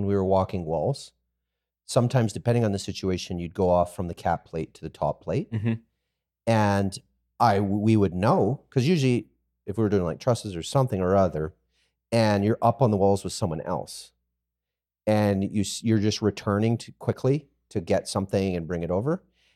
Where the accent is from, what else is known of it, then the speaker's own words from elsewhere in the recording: Canada; So in at least my memory, growing up as a Canadian kid, log riders were like, whoa, they're tough.